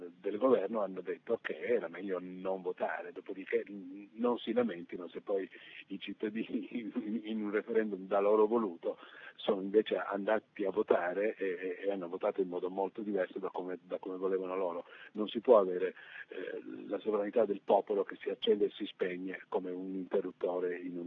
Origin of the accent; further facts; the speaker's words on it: Calabria, Italy; born there; La differenza di trattamento fra i cittadini che so io della Toscana, dove io abito, e quelli della Calabria, dove io sono nato, è una differenza molto marcata.